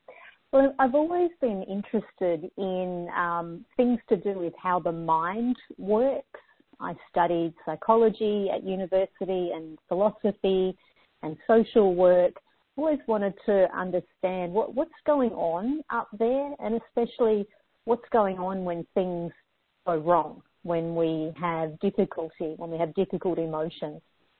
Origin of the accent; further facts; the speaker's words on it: Australia; now in United States; I come from Australia, so I've been in the States for about 10 years now